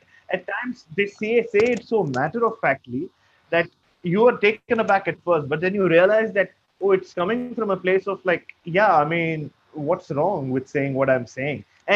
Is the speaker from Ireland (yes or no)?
no; India; As you know, growing up in India, there's a lot of racism.